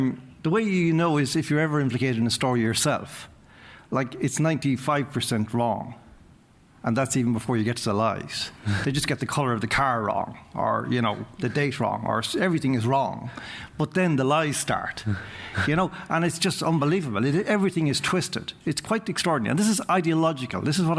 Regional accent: Ireland; I'm from Ireland

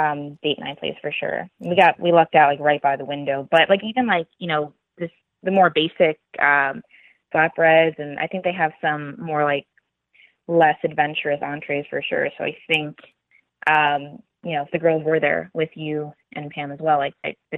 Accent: Pennsylvania, United States; now in New York City, United States; Cause New York City, I don't have a backyard, obviously, I grew up in Pennsylvania, so I'm like getting all nostalgic

